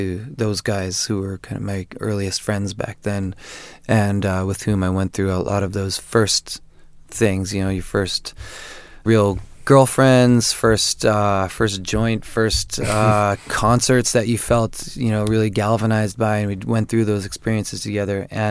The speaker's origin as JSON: {"language": "English", "town": "Providence", "region": "Rhode Island", "country": "United States", "said": "And there's an old mansion in Newport, Rhode Island, which is where I'm from Providence."}